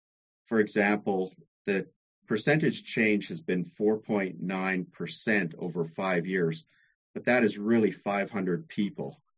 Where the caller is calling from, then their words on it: Vernon, British Columbia, Canada; I am reporting from Vernon Monashy, and my concerns relate to that constituency.